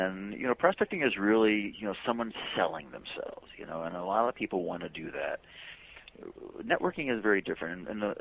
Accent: Detroit, Michigan, United States; now in New York, United States; For me specifically, I'm not a New Yorker. I'm born and raised in Detroit, so I didn't really know very many people here.

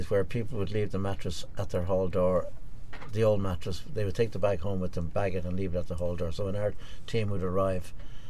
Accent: Dublin, Leinster, Ireland; I'm a normal Dublin guy. I was born, I come from Pier Street.

